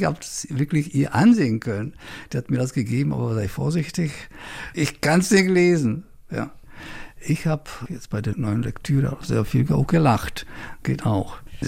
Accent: Prague, Czechia; German is a second language; now in Germany; ich komme aus Prag, habe Kafka zuerst auf Tschechisch gelesen

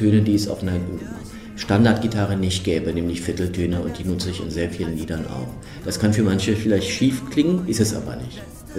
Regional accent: Germany; aber ich bin auch in Deutschland groß geworden, wo es in der weißen Dominanzgesellschaft genauso die Macho-Kultur gibt.

